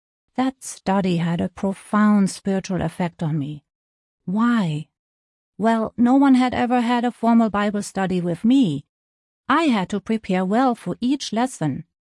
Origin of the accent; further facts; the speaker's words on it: Graz, Styria, Austria; I was raised in Graz, Austria.